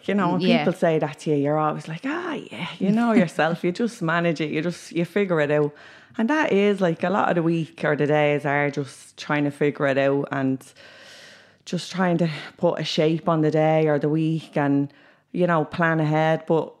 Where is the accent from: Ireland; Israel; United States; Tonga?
Ireland; Ballymun, Leinster; I'm from Ballymun. I manage a youth project up in Ballymun